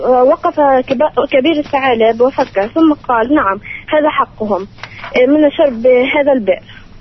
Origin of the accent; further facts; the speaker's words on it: Deir Ghassaneh, West Bank, Palestine; من قرية دير غسانة لمنه والبيرة